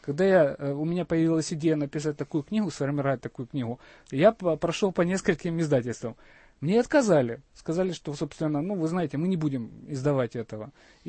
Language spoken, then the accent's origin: Russian; Sumy Oblast, Ukraine; Я из Сумской области.